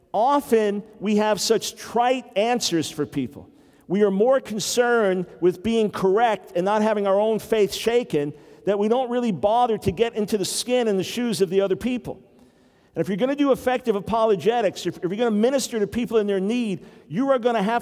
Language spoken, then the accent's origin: English; New York, United States; also born or lived in Pensacola, Florida; One thing I should explain, I'm from New York. I'm a New York Jew.